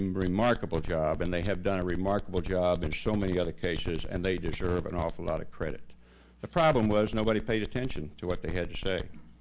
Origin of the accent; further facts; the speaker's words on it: Oklahoma, United States; Governor Keating is someone I've admired since he's the governor of my home state. He was the one that asked me to come back to Oklahoma.